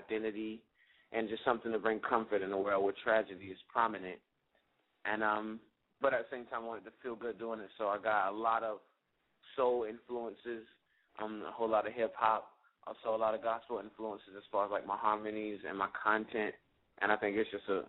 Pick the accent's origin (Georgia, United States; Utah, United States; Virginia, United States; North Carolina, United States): Georgia, United States; Savannah; I'm from Savannah, Georgia.